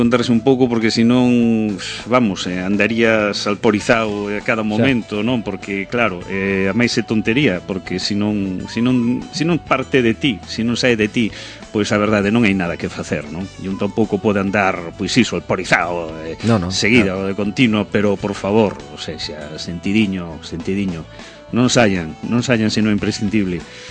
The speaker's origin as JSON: {"language": "Galician", "town": "Oleiros", "region": "Galicia", "country": "Spain", "said": "son galego, son aquí de Oleiros, vin o sol hoxe."}